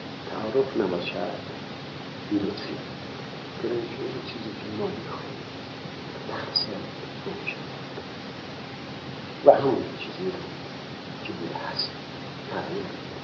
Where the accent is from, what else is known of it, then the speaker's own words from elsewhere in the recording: Iran; ما ایرانی هستیم و از وضع سیاسی ایران اطلاع کافی داریم